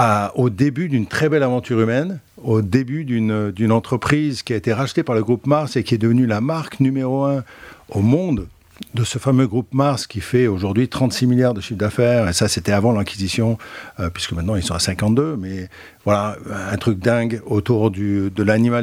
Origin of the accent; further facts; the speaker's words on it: France; Parce que j'étais un expatrié en tant que Français dans son propre pays d'origine.